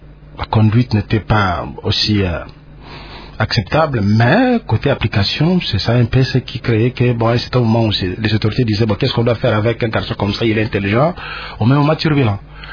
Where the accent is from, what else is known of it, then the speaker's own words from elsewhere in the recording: Kinshasa, DR Congo; born there; je suis né à Kinshasa, dans la commune de Barumbu.